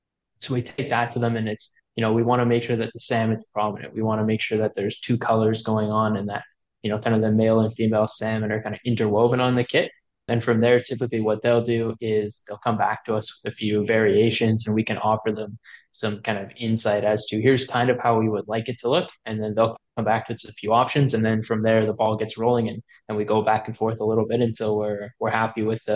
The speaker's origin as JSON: {"language": "English", "region": "British Columbia", "country": "Canada", "tie": "born or raised there", "said": "I'm always happy to chat Canadian soccer and especially Pacific FC with it being my hometown team."}